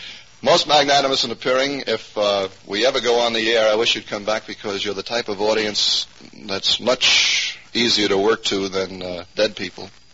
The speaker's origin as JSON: {"language": "English", "town": "Rochester", "region": "New York", "country": "United States", "tie": "born or raised there", "said": "My hometown."}